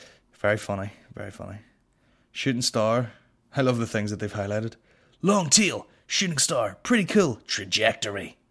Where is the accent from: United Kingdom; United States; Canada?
United Kingdom; Northern Ireland; I'm from Northern Ireland. This podcast is broadcast from Northern Ireland.